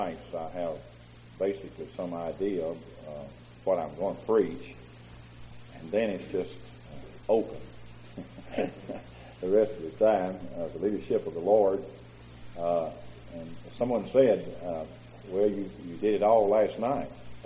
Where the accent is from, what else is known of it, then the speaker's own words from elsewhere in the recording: Southern United States, United States; I'm not speaking a foreign language. I'm just from South.